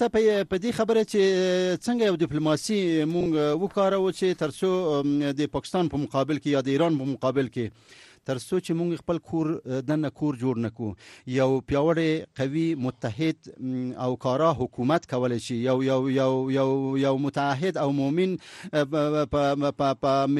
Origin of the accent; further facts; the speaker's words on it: Afghanistan; ما افغان هستم و مسلمان هستم و خاک پای ملت مؤمن و مجاهد افغانستان هستم